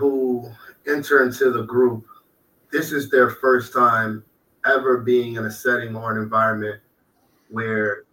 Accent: Baltimore, Maryland, United States; when people find out that I'm from Baltimore, and that when pops and bangs happen, I don't flinch because I'm used to hearing these gun sounds every day

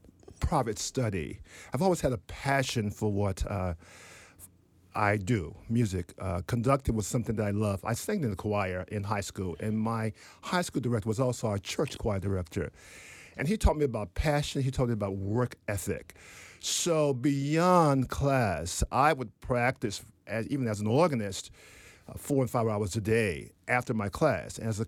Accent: Shreveport, Louisiana, United States; Well, I was raised, of course, in Shreveport, Louisiana. My parents were older, but quite strict. We were very church-going people.

